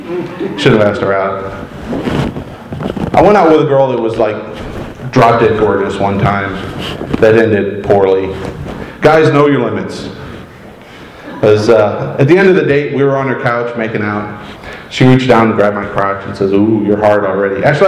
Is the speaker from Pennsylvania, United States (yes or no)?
no; Clovis, California, United States; So I grew up in Clovis, California. Anybody familiar with Clovis?